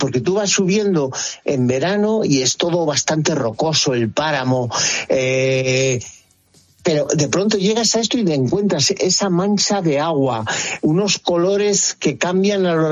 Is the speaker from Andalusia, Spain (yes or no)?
yes; Granada, Andalusia, Spain